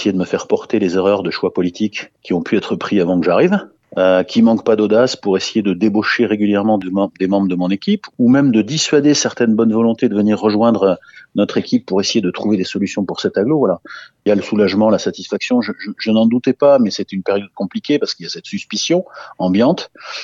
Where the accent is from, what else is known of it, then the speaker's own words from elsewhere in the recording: Mont-de-Marsan, Nouvelle-Aquitaine, France; Ici, on est à Mont-de-Marsan, c'est ma ville natale, d'accord.